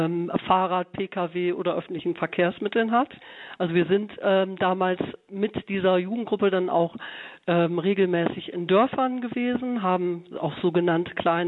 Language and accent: German; North Germany, Germany; meiner Heimatregion, das ist in Norddeutschland